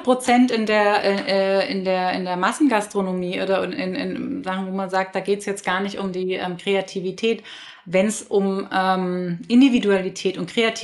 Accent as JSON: {"language": "German", "region": "Hamburg", "country": "Germany", "said": "wenn ich als Hamburger ein österreichisches Fleisch habe, ist das auch schon weit."}